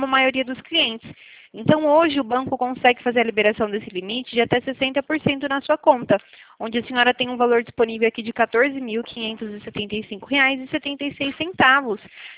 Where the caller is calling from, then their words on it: São Paulo, Brazil; eu falo aqui de São Paulo.